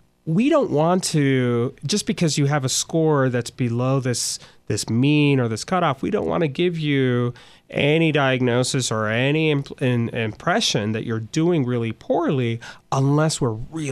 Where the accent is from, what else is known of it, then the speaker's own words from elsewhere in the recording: Puerto Rico; born there; I was born in Puerto Rico. Puerto Ricans tend to have a different concept of time.